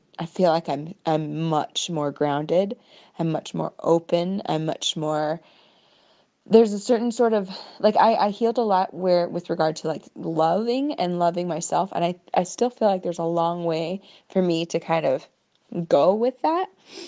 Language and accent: English; Iowa, United States; I grew up in Iowa, I grew up in a pretty conservative part of Iowa, and then I worked in the government.